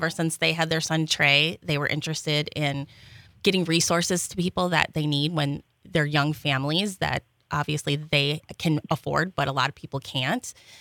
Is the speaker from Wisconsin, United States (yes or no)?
yes; Darboy, Wisconsin, United States; Oh, I'm from Darboy.